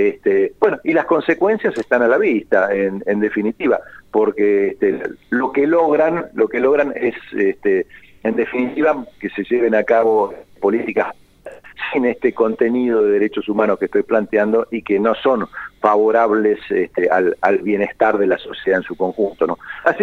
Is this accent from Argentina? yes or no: yes; Argentina